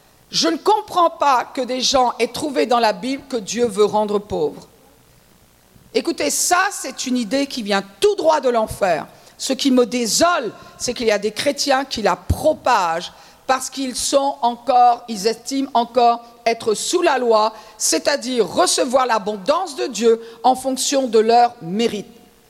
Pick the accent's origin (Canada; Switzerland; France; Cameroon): France; Brittany; Et comme je suis bretonne et que j'aime le son du vent, ça allait.